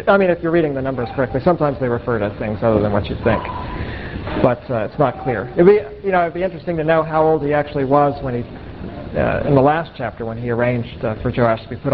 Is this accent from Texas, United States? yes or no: yes; Texas, United States; I am from Texas, I want you to forget it, but I mean up in the Northern Kingdom.